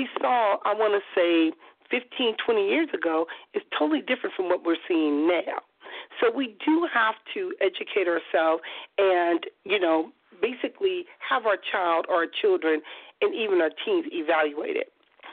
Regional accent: Compton, California, United States; I remember we were kids growing up in Compton, my mother used to use Dr. Tishman for everything

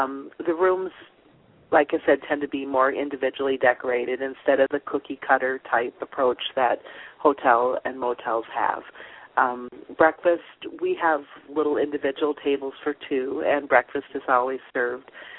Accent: Austin, Minnesota, United States; also born or lived in Germany; and I am from Austin, Minnesota originally. And I moved back here to be near my family and my nieces and nephews

